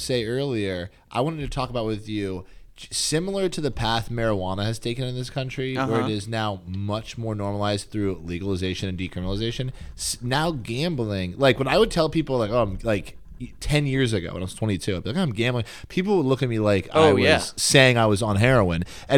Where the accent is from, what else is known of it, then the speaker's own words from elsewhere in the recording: Pennsylvania, United States; also born or lived in Pittsburgh; I grew up in suburban Philadelphia. And I was born in Pittsburgh, raised mostly in suburban Philly. I'm a Pennsylvania boy.